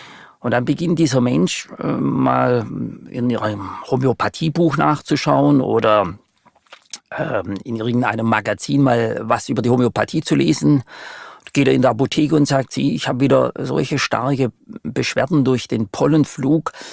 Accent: Baden-Württemberg, Germany; Ich würde Ihnen als Schwabe ganz charmant antworten wollen

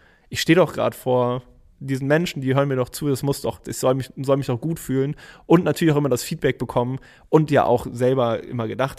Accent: Hennef, North Rhine-Westphalia, Germany; in einem kleinen Ort bei mir in Hennef in der Nähe, wo ich aufgewachsen bin, bei Köln.

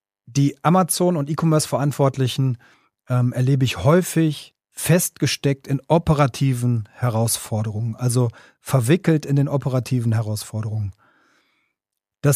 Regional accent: North Rhine-Westphalia, Germany; bin groß geworden im Rheinland, Ecke Bergisches Land.

